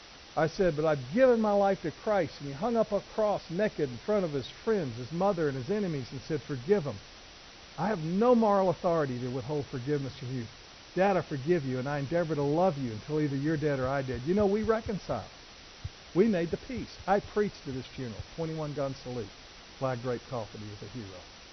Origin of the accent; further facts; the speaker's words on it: Alabama, United States; I guess I'm just from Alabama and I can't talk real fast.